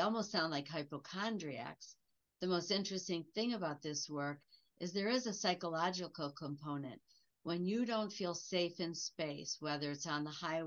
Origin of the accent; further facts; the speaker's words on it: Detroit, Michigan, United States; here we're from the Motor City in Detroit, right? We're all about automobiles.